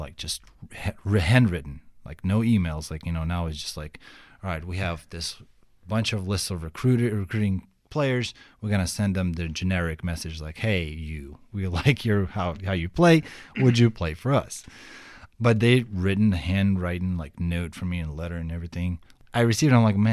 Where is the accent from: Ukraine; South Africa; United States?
Ukraine; English is a second language; I was born and raised in Ukraine, and I grew up poor